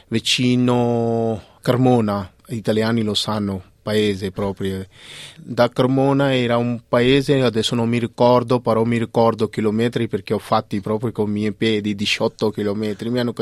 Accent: Amritsar, Punjab, India; Italian is a second language; now in Italy; Io vengo da India, regione Punjab, e città natale è Amritsar, proprio dove si siede il Tempio di Oro. Mia religione è Sikh, faccio parte di religione Sikh e la nostra città è proprio città sacra, diciamo.

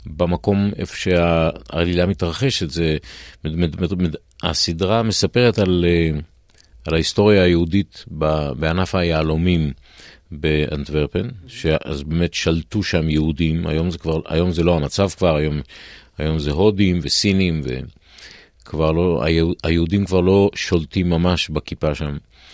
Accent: Kiryat Tivon, Northern District, Israel; also born or lived in Petah Tikva; אני נולדתי פתח תקווה, בגיל 10 בערך עברתי לגור בקריית טבעון, ואז עברתי ללמוד בישיבה תיכונית בנחלים

